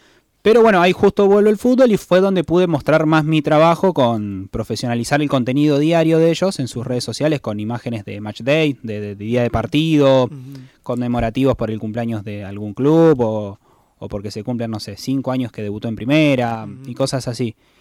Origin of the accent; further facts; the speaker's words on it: Santa Fe, Argentina; Y soy santafesino, ustedes por lo que estuvimos charlando recién son igual que yo, Santa Fe es una ciudad muy pasional